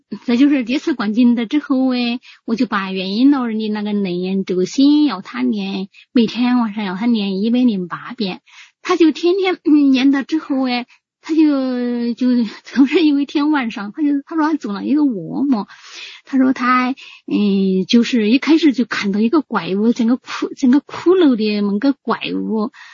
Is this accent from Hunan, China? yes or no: yes; Hunan, China; 在我家里，因为我是湖南的嘛